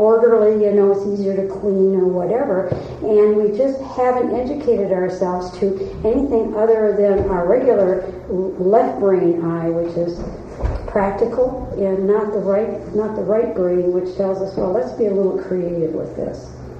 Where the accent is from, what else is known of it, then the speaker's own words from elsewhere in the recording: Bellingham, Washington, United States; I'm from Bellingham, and we're right on the Puget Sound, and a lot of ships come in.